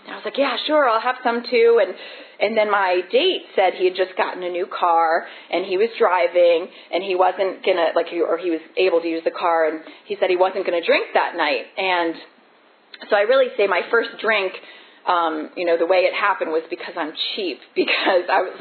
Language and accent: English; Bethesda, Maryland, United States; I grew up in Bethesda, Maryland, a nice house, you know, parents that loved me